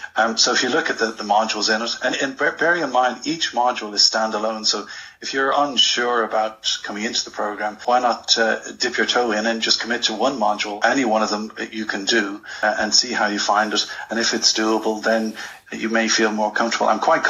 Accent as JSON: {"language": "English", "country": "Ireland", "moved": "as an adult", "lives_now": "United Kingdom", "said": "When I moved over to the UK from Ireland, I had two qualifications."}